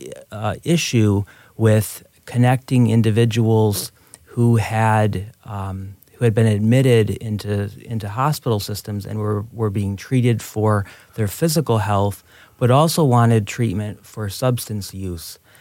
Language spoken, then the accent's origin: English; Michigan, United States; also born or lived in Illinois / Maine / Pennsylvania; My background is I'm originally from Michigan, but I started and did training in Illinois and Maine and finally Pennsylvania.